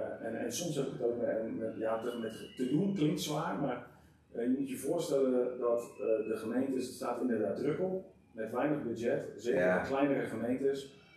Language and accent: Dutch; Rotterdam, South Holland, Netherlands; ik kom uit Rotterdam.